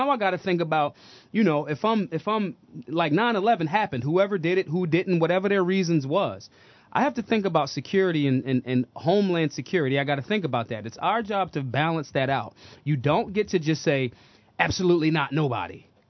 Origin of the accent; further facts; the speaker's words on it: Pennsylvania, United States; Pittsburgh. I'm from Pennsylvania. So now when I look through Philly and when I see, when I was super young, I remember those textile jobs, those manufacturing jobs.